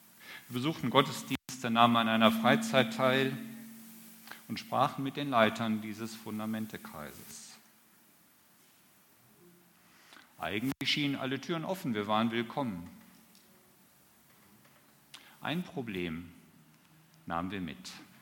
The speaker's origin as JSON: {"language": "German", "town": "Kamp-Lintfort", "region": "North Rhine-Westphalia", "country": "Germany", "said": "Das lag ziemlich nahe an unserer alten Heimat. Wir kommen aus Camp Lindfort."}